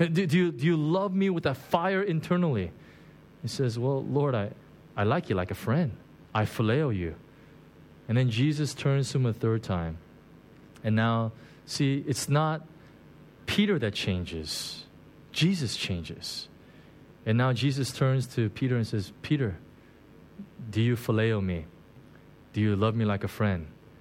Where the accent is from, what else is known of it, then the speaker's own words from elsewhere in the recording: South Korea; when I was a little boy growing up in Korea